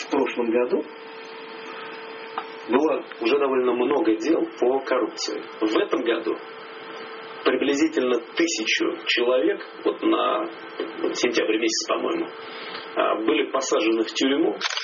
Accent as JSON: {"language": "Russian", "region": "Saint Petersburg", "country": "Russia", "tie": "born or raised there", "said": "когда речь идет о таком городе, как Петербург, а это не только мой родной город"}